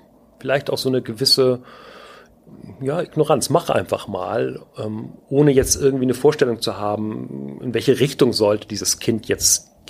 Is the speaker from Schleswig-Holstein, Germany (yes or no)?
yes; Schleswig-Holstein, Germany; ich komme aus Schleswig-Holstein